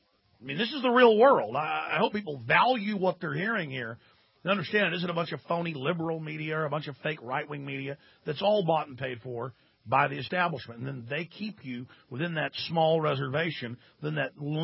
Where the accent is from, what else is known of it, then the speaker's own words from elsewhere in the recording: Rockwall, Texas, United States; I grew up in Rockwall, Texas, knowing the police dealt the drugs